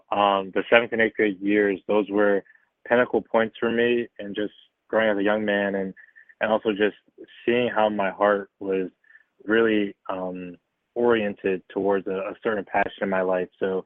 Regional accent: Philadelphia, Pennsylvania, United States; now in Glen Olden, United States; Yeah, so I'm originally from Southwest Philadelphia, but I moved out to a small suburb in Delaware County. It's called Glen Olden.

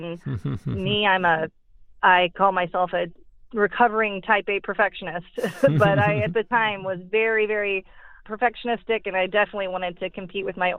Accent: St. Louis, Missouri, United States; born there; I was born in St. Louis and pretty small family.

